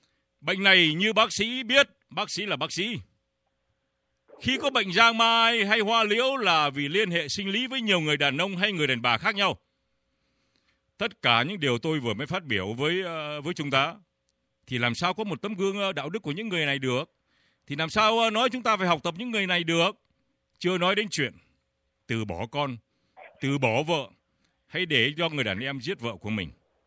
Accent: Nam Định, Vietnam; Tôi quê Nam Định ạ.

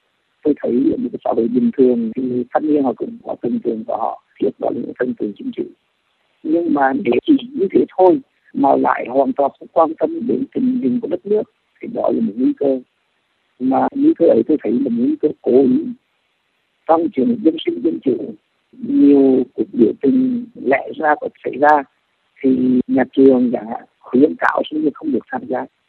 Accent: Huế, Thừa Thiên Huế, Vietnam; Tôi lớn lên ở Huế, nhiều tháng thành phố Huế mình nặng mùi lường tay.

